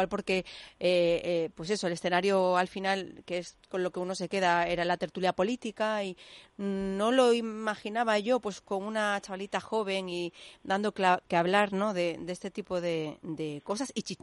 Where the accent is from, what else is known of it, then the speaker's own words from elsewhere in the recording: Málaga, Andalusia, Spain; Mira, yo soy de Málaga.